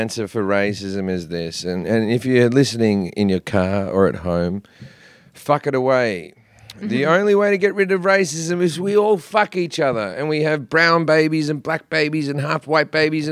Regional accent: Australia; I'm from Australia

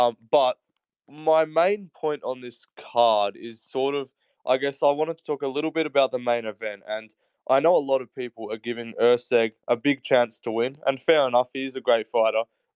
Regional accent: Australia; I'm Australian

